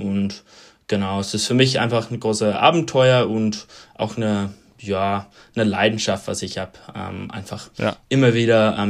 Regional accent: Minnesota, United States; German is a second language; Ich komme aus Minnesota, wenn ihr Akzent hört. Also das ist fast Kanada. genau. Ich bin mit Camping groß geworden.

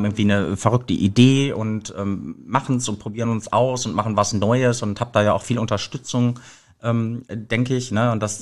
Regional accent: Münster, North Rhine-Westphalia, Germany; Ich bin wirklich auf dem Land groß geworden, bei Münster oder Stadt Münster, Münsterland bin ich aufgewachsen. Bin da auf so ein humanistisches Gymnasium gegangen, Schiller-Gymnasium eben.

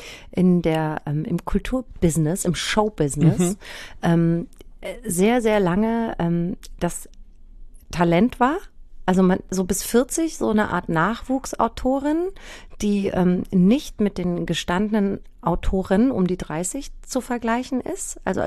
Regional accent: Hamburg, Germany; born there; und ich wohne nur in Hamburg.

